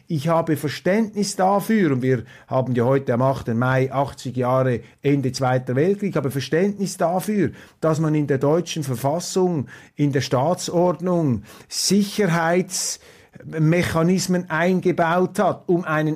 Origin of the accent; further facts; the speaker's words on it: Switzerland; Darum sind wir Schweizer ja auch so entsetzt über den Umgang, also ich bin es vor allem, über den Umgang mit der Opposition in Deutschland.